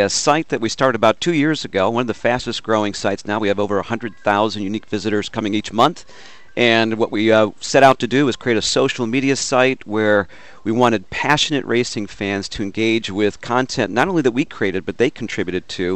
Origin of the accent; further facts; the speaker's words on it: Chicago, Illinois, United States; Being a Chicagoan that visits here every summer, Arlington Park's the home course